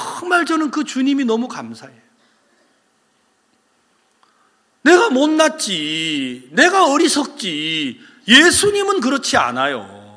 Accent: South Korea; 저는 한국에서 왔는데 영어도 못하고 에스파뇰도 못하는

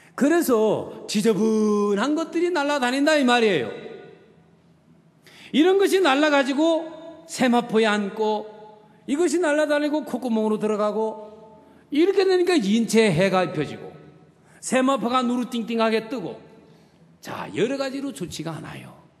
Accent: Chungcheong, South Korea; 제가 충청도 사람이거든.

